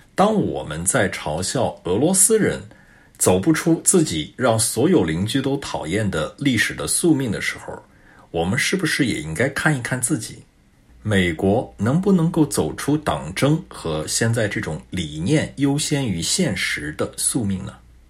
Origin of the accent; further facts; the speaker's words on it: Canada; Chinese is a second language; 我是加拿大人，在加拿大我们有一句谚语